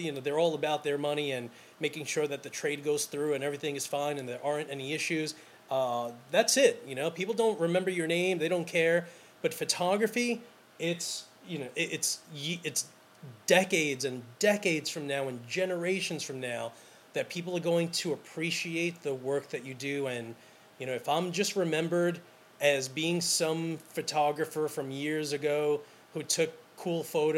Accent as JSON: {"language": "English", "town": "New York City", "region": "New York", "country": "United States", "tie": "born or raised there", "said": "I'm from New York City. That's my backyard, you know."}